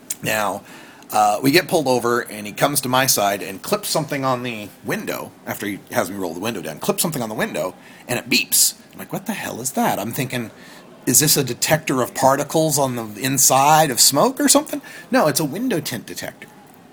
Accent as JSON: {"language": "English", "region": "Idaho", "country": "United States", "tie": "born there", "said": "But I was born in Idaho, so I've got family there, and we visited."}